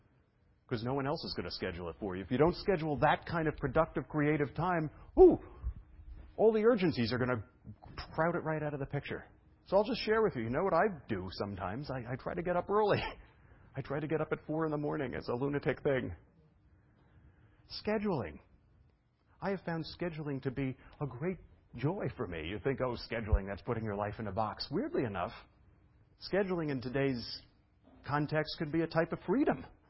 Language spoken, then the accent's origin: English; Brooklyn, New York, United States; You know, my father owned a bar when I was a kid, so I was raised in Brooklyn.